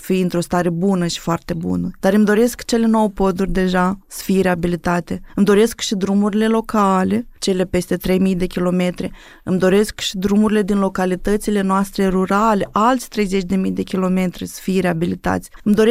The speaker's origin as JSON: {"language": "Romanian", "country": "Moldova", "said": "Și eu vin din sat, ca și mulți dintre noi. Și eu m-aș bucura mult ca drumul spre satul meu sau drumul spre toate satele Republicii Moldova să fie într-o stare bună"}